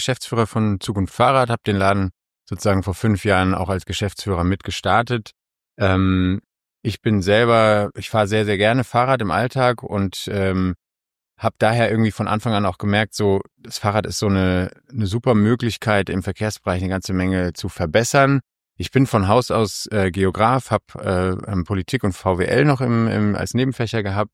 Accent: Frankfurt am Main, Hesse, Germany; Es ist eine Familie aus Frankfurt gewesen, aus Frankfurt am Main, wo ich herkomme.

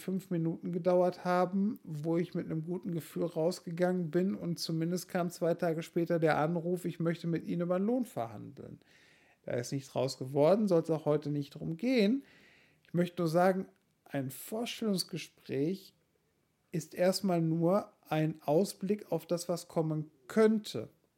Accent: North Rhine-Westphalia, Germany; Ich komme aus dem Kreis Olpe

